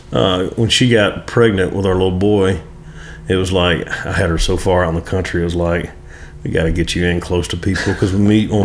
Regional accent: Mississippi, United States; I grew up in Mississippi, between Jackson and Meridian, Mississippi.

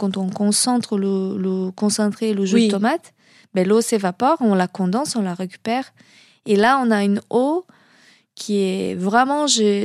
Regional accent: Brazil; now in France; C'est cette terre que j'ai choisie pour appeler de mienne, parce que tu sais, à la base, je suis brésilienne

